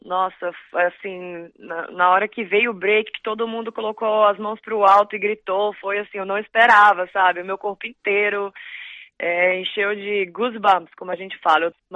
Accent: Brazil; eu sou brasileira e eu sou a única aqui fazendo esse estilo de música

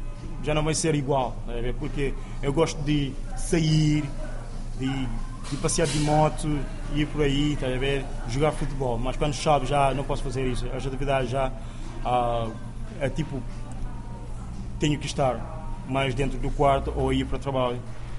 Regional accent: Cape Verde; Em Cabo Verde temos praticamente 27 todos os dias. Faz muito calor, mas não como aqui. Eu sou da África

